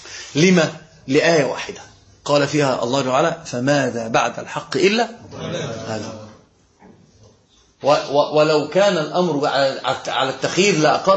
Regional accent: Egypt; وطبعا ده الحمد لله هنا بقى عندنا في مصر

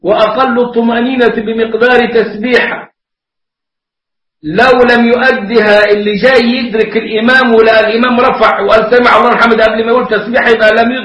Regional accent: Upper Egypt, Egypt; أنا لما نشأت في الصعيد مذهبنا هناك مالكي، وأنا تعلمت المذهب الحنفي في الأزهر

